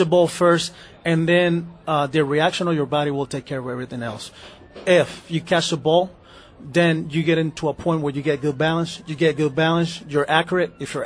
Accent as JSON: {"language": "English", "country": "Venezuela", "tie": "born or raised there", "said": "one of the guys that I grew up watching in Venezuela"}